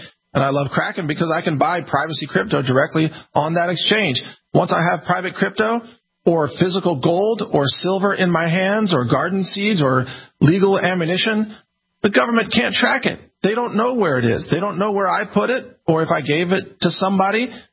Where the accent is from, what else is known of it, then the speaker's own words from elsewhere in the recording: United States; I would just prefer, as an American, to drive on the right side of the road in Australia